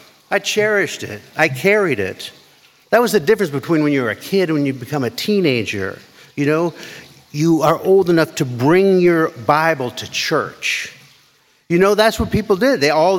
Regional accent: California, United States; also born or lived in Minnesota; It wasn't just my being from California or the son of a hippie Baptist minister. I just didn't have a very Minnesota, like, vibe, you know?

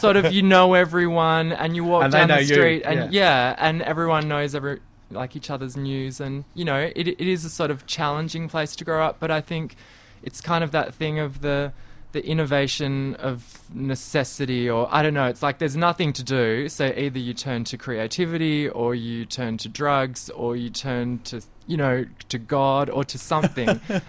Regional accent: Hobart, Tasmania, Australia; I think growing up in Hobart, you know, it's quite a unique place to grow up

